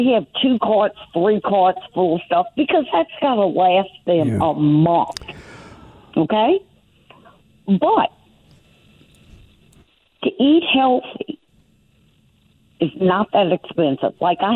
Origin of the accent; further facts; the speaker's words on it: Chalmette, Louisiana, United States; My mother used to cook every night, and I grew up in Chalmette, so sometimes on Friday, they would get po'boys from